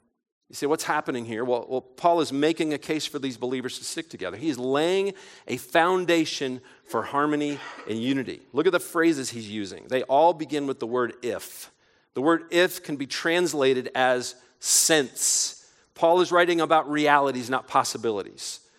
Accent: Detroit, Michigan, United States; born there; I was born in Detroit, Michigan in 1965.

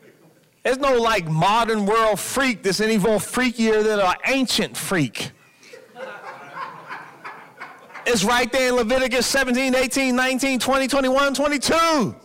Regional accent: Kentucky, United States; I said, yeah, when I go and I travel, I tell people I'm from Kentucky, home of the Kentucky Derby.

